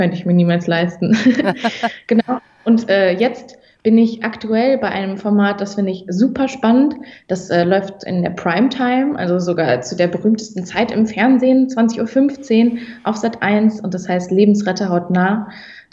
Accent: Cologne, North Rhine-Westphalia, Germany; also born or lived in Vienna; ich komme doch eh aus Köln, ist doch eh Medienstadt in Deutschland

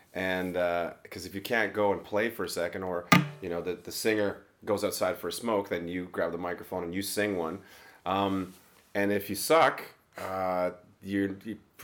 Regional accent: Hanna, Alberta, Canada; It's a town of about 2,900 people

